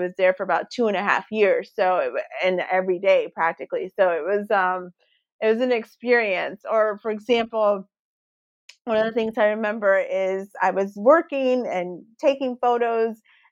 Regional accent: United States; I'm American, I'm Black, I'm a woman

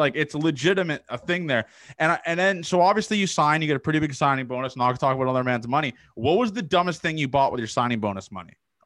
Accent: Canada; especially being a Canadian, we don't have many frats here.

